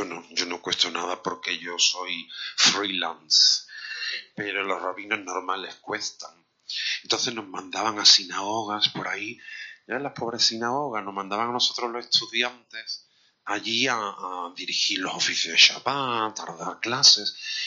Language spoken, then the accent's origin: Spanish; Cádiz, Andalusia, Spain; also born or lived in Córdoba; Yo soy andaluz, soy cordobés, aunque me crié en Cádiz, y yo no nací en una familia judía de estas puras, ¿no?, de generación en generación.